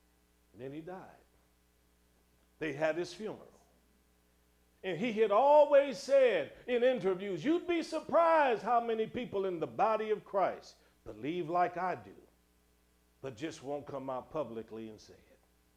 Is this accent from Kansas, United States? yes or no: no; Cleveland, Ohio, United States; has a church in the area where I was raised in Cleveland, Ohio.